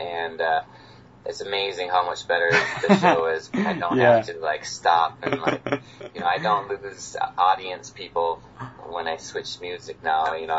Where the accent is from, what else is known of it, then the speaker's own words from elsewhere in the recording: Minnesota, United States; I'm very easygoing, and I'm from Minnesota, and they call it Minnesota Nice, where you... Yeah, you're just like a very humble person